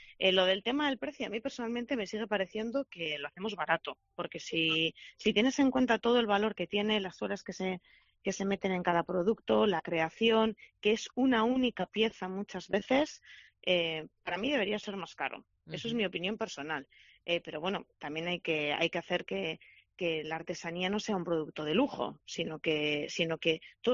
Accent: Bilbao, Basque Country, Spain; obviamente la mayoría somos de Vizcaya, pero un 28% de los totales somos de Bilbao.

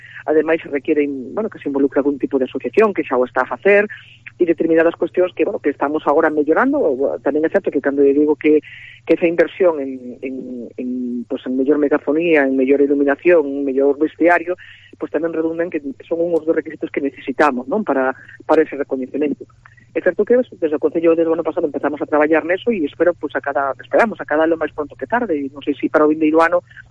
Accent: Paradela, Galicia, Spain; eu son veciña de Paradela e recordo a Semana Santa desde que era nena.

